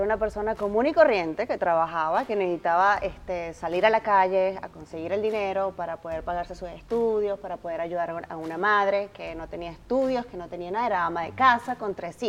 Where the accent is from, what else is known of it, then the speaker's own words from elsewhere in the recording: Maracay, Aragua, Venezuela; Llego a Maracay, yo soy de Maracay